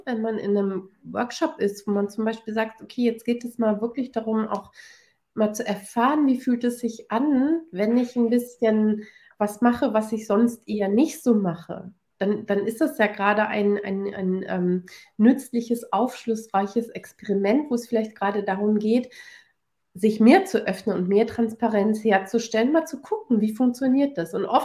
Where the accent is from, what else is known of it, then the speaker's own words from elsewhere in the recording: Hamburg, Germany; ich komme aus Hamburg